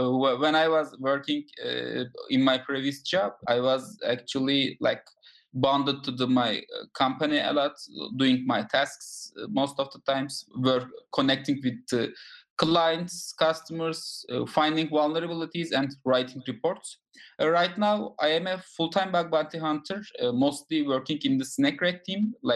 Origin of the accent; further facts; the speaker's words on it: Turkey; English is a second language; now in United States; Turkey is my hometown. Everybody likes their hometown most.